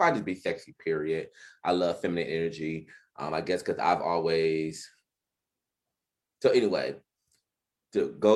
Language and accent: English; Detroit, Michigan, United States; We grew up in Detroit.